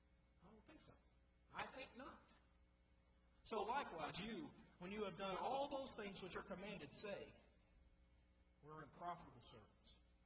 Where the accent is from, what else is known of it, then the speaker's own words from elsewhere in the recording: Kentucky, United States; You know, I come from Kentucky